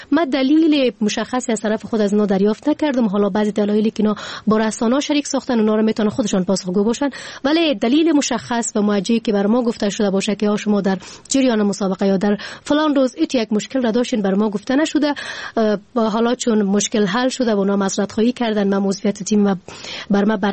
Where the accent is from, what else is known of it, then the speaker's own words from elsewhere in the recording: Afghanistan; به عنوان یک فرد مسلمان و از یک کشور مسلمان که از افغانستان هستیم،